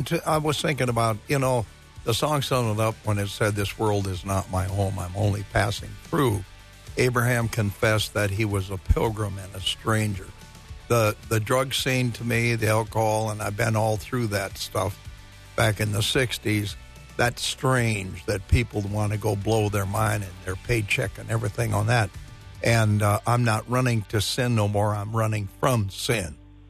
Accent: Wisconsin, United States; also born or lived in Missouri; Well, living up here in back in Wisconsin, we were living down in Missouri for 7 years. And, this is the old home spot.

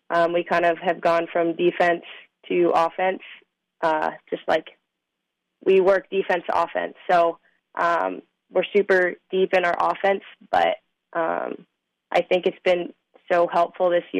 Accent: North Dakota, United States; I'm actually from North Dakota. And so I kind of knew, like, growing up, I knew like Hockey Day Minnesota was a big thing.

